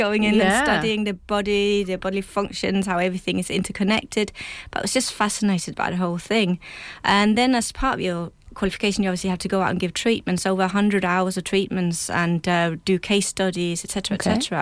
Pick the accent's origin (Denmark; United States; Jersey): Denmark; English is a second language; also born or lived in Madrid; now in England; All right, well, I'll start in 99 when I came across to England from Denmark. I'd just spent a couple of years in Madrid at the time and now I needed to practice my English.